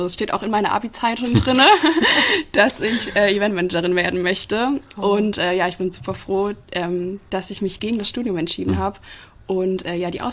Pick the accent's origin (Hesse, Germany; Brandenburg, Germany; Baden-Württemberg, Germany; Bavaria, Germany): Hesse, Germany; Fulda; Also ich komme eigentlich auch direkt aus Fulda, also aus Sickels, für die, die es noch genauer wollen.